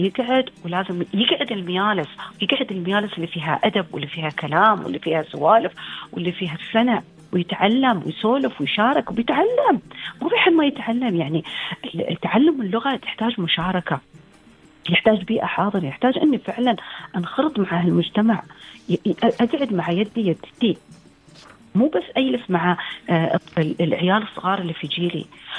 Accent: United Arab Emirates; accent: Emirati; عندي أصدقائي إماراتيين يتكلمون بلهجتنا المحلية يفتخرون فيها أيضا

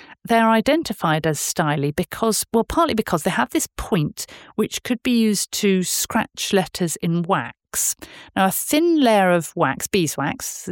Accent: Bath, South West England, United Kingdom; as I said earlier on, I grew up in Bath.

